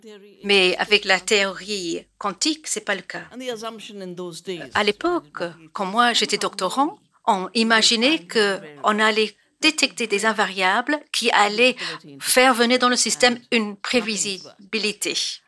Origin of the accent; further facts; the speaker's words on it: India; also born or lived in Bangalore; Moi, je viens de l'Himalaya. C'est le début de toutes nos grandes rivières, le Gange et les quatre tributaires.